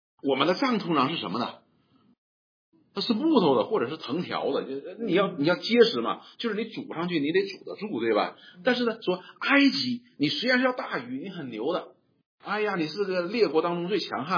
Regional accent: China; 我们中国人也有这个概念的

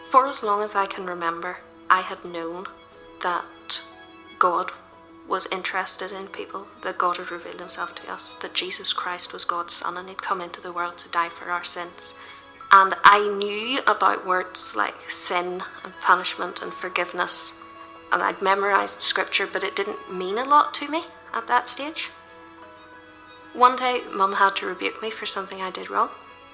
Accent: Lisburn, Northern Ireland, United Kingdom; I was born and brought up in Lisburn. I've lived there all my life. For the first 3 years, Mum and Dad had a house in the town, and then they bought this house out in the country, and that's where I've spent most of my life that I can remember.

